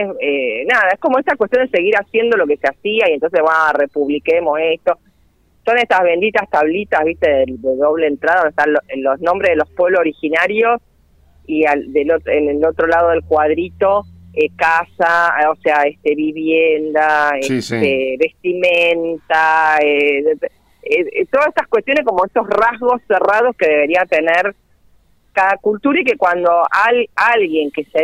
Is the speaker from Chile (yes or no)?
no; Argentina